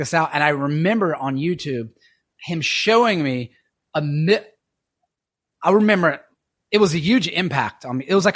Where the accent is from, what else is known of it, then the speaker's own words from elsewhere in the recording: the South, United States; I'm from the South, so I'm very, very Southern as it is.